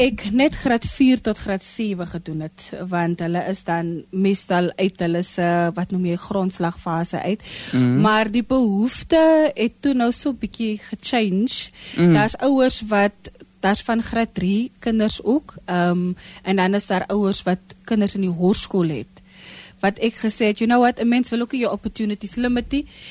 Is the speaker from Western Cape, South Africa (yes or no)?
no; Concordia, Northern Cape, South Africa; ek is nou terug in my tuisdorp. So met die oppak van my lewe in Kato en die kant toe kom